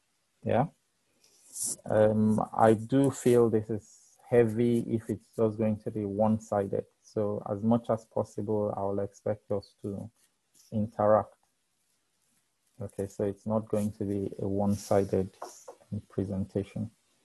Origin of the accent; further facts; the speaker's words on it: Nigeria; were from the Obafemi Awolowo University in Ileife, Nigeria. So as you probably may have guessed, I'm also a Nigerian. Okay. I moved to the ICTP quite a while ago